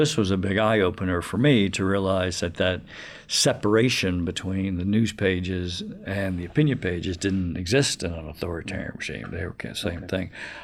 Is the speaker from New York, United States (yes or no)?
yes; New York, United States; fascinating for me as an American. I had grown up in New York